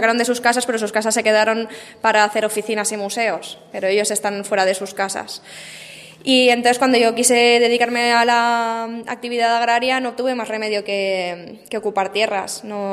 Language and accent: Spanish; Valencian Community, Spain; Pues yo vengo del país Valencia, que está en la costa este del Estado español